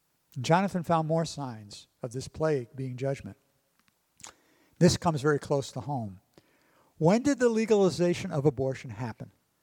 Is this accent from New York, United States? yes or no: yes; New York City, New York, United States; New York City, where I was born, my hometown.